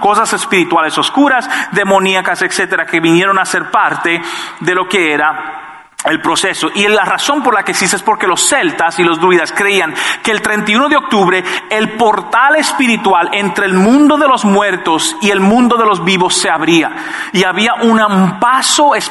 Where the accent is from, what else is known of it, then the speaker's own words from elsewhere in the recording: Dominican Republic; Yo ni sabía que esa cuestión se celebraba hasta después que era adolescente en mi país. Yo vengo de República Dominicana